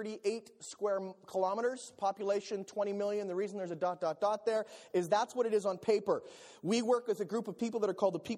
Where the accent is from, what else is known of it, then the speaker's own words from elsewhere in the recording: Philippines; At the time, I'm a missionary kid, so I grew up in the Philippines.